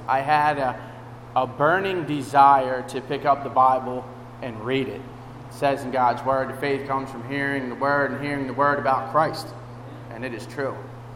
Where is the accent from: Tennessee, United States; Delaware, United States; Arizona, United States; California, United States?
Delaware, United States; Wilmington; I grew up in Wilmington, in Delaware. If you guys are familiar with Wilmington, Delaware, just out on the outskirts in a little town called Ellesmere.